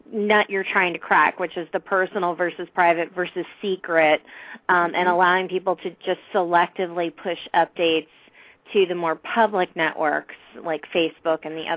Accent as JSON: {"language": "English", "region": "California", "country": "United States", "said": "Hello, I'm a Californian."}